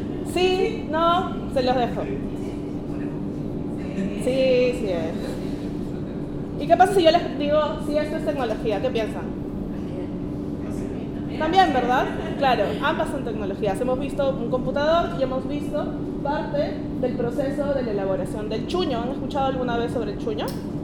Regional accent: Cusco, Peru; venimos pues de Lima, de Ancash y yo de Cusco.

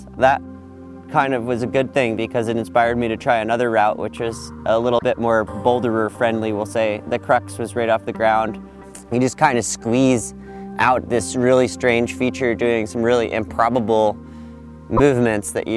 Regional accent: Maine, United States; now in Colorado, United States; I grew up in Maine. I live in Colorado now.

